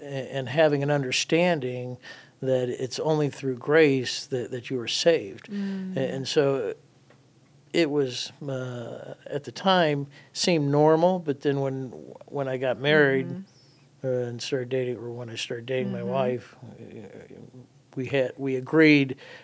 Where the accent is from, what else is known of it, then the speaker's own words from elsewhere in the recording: Copley, Ohio, United States; Well, I was raised in North Hill area until about sixth grade, and then I moved to Copley.